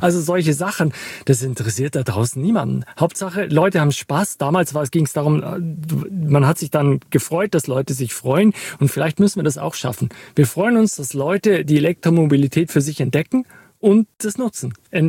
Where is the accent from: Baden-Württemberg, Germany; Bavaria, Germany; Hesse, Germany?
Bavaria, Germany; Bei uns im Allgäu, wo alle nur auf zwei Ski fahren